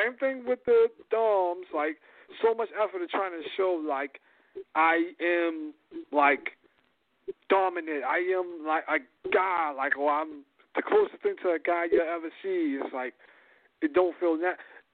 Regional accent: Baltimore, Maryland, United States; listen, I grew up in the city. I grew up in Beemore. Like, so I see this a lot. I lived in the hood.

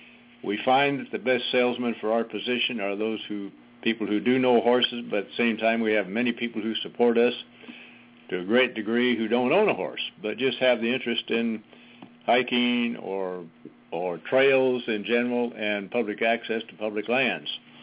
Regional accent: Redding, California, United States; I grew up in Northern California, here in Redding.

